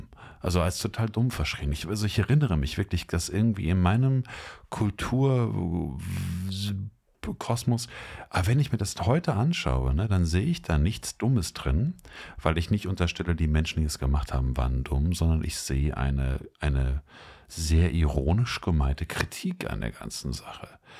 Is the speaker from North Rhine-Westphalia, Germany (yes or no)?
yes; Bochum, North Rhine-Westphalia, Germany; Jetzt bin ich kein Klassiker, aber ich bin Bochumer.